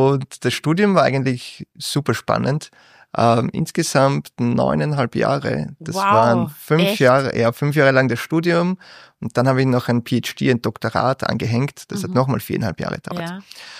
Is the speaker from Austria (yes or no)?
yes; Ternitz, Lower Austria, Austria; wie ich so 19 war, war ich Zivildiener und war Rettungsfahrer in Ternitz, in meiner Heimatstadt.